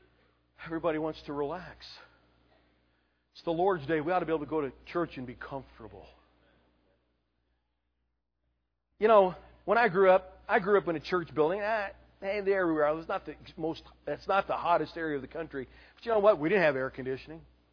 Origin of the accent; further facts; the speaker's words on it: California, United States; moved away; Now, I grew up in California, but it was weird to me coming out in this area once in a while.